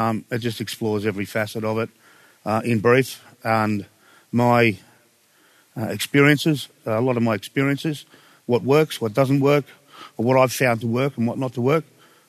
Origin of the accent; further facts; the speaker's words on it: Carlingford, New South Wales, Australia; I grew up in Carlingford. Kingsland Estate, which is only about 500 metres that way.